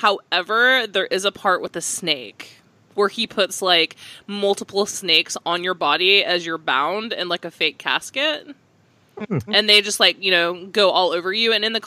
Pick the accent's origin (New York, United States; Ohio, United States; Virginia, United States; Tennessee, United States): Tennessee, United States; Nashville; Growing up in Nashville, and I think everyone is from an area where there are venomous snakes.